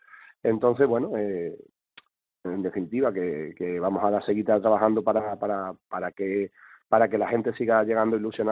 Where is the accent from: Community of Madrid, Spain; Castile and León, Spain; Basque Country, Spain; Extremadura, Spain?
Extremadura, Spain; Almendralejo; La suerte que tengo es que no vivo allí. Soy de Almendralejo.